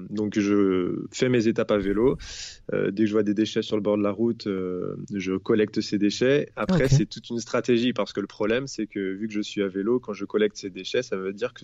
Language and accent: French; France; moved away; je suis parti de la France il y a un an et demi, je suis descendu vers l'Afrique du Nord